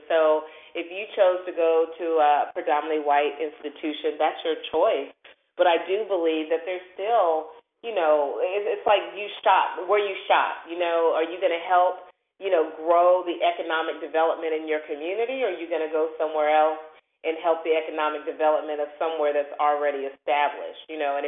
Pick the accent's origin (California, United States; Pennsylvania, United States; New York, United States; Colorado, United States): Colorado, United States; Colorado Springs; also born or lived in all different places; I'm from Colorado Springs, Colorado, lived in all different places because I was a military child